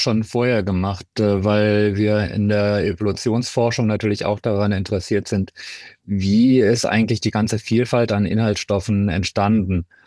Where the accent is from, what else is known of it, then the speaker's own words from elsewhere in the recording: Rhineland, Germany; Und da bin ich natürlich als Rheinländer dann auch direkt eingestiegen